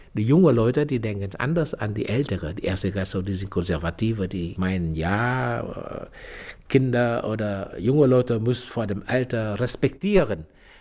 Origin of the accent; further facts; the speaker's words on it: Germany; Ich bin nicht Migrantin. Ich sehe ganz anders aus. Ich sehe asiatischer aus, aber ich bin Deutscher.